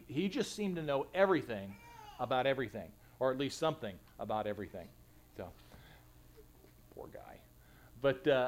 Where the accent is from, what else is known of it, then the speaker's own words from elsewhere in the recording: Arizona, United States; I grew up in Arizona, and there's a lot of Mormons in Arizona.